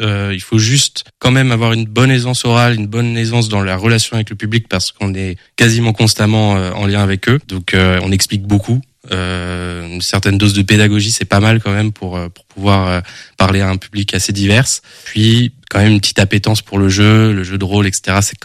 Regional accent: Angers, Pays de la Loire, France; et puis sinon moi je viens d'Angers, j'ai toujours habité ici

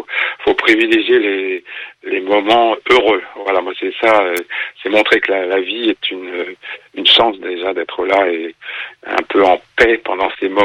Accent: Coucy-le-Château, Hauts-de-France, France; je suis originaire de la Picardie, d'un petit village qui s'appelle Coucy-le-Château, qui s'appelle toujours Coucy-le-Château dans l'Aisne, et qui était une forteresse vraiment très très importante au Moyen-Âge.

